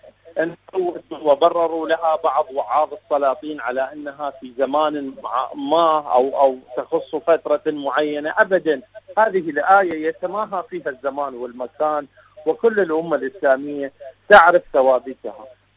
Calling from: Iraq; من العراق، شكرا جزيلا لكم

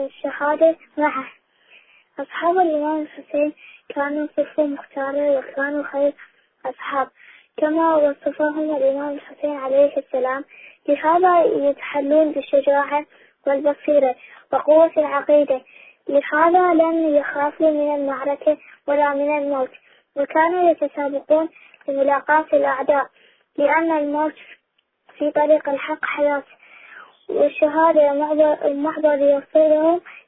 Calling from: Iraq; من العراق

